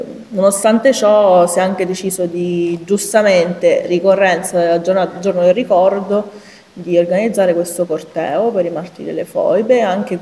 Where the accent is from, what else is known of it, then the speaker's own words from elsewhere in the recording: Abruzzo, Italy; io sono abruzzese